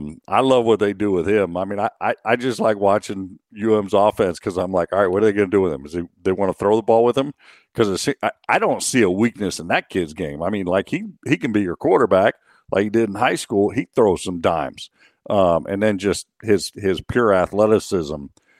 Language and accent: English; West Coast, United States; Dungeness crab is my favorite just from growing up on the West Coast.